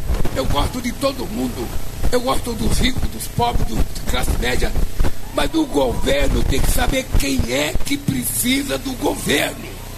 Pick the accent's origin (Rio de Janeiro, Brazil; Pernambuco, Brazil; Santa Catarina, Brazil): Pernambuco, Brazil; born there; eu nasci num lugar muito pobre em Pernambuco. E lá a maioria das crianças morriam antes de completar 5 anos de idade, de fome.